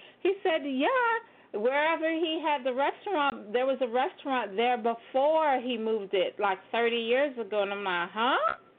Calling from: Florida, United States; calling from Florida.

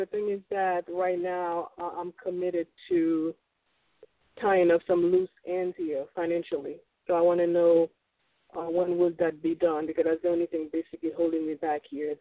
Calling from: Florida, United States; I'm calling from Florida.

